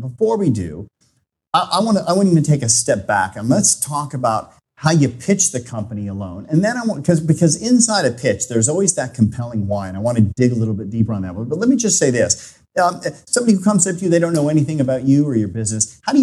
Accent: United States; I would say lovely to see you, but as an American, the word lovely just sounds weird without the accent

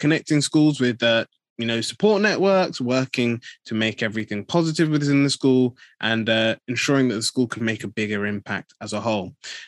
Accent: Nigeria

